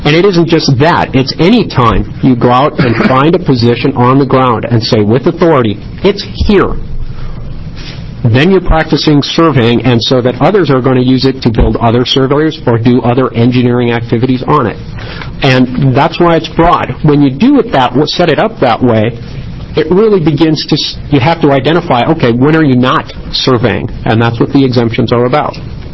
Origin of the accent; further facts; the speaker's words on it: United States; Mr. Chairman, for the record, I'm from Polk County.